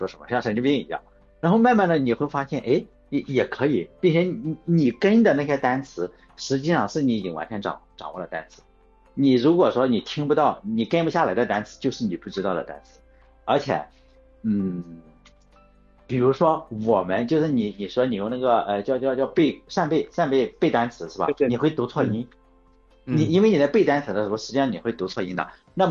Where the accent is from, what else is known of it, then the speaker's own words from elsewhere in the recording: China; Chinese is a second language; 尤其我们是中国人嘛，又不是母语